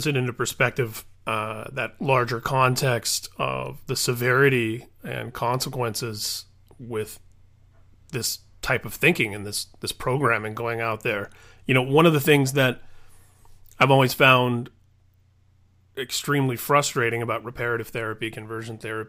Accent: Indiana, United States; who was the governor of my home state, Indiana, where I grew up, unfortunately, it's as relevant as ever.

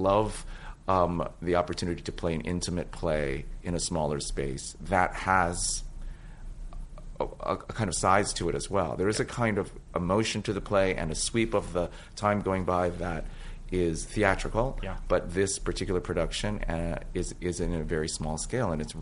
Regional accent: San Francisco, California, United States; Which is my hometown, And actually, that played some kind of a role in it. Lauren and I are both from San Francisco.

